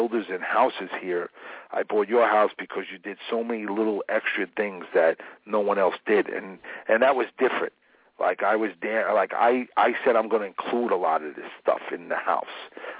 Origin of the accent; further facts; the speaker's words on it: Queens, New York, United States; I had the one restaurant in Bayside. I grew up in Flushing, Queens.